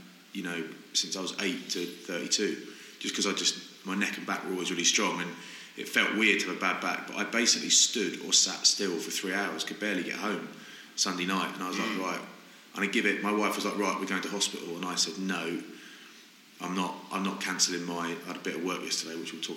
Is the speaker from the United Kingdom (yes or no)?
yes; Maidstone, South East England, United Kingdom; I'm from Maidstone, mate.